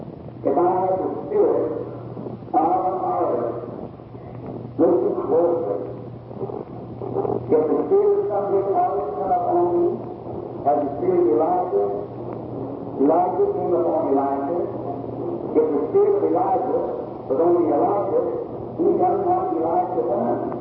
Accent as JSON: {"language": "English", "region": "Kentucky", "country": "United States", "tie": "born there"}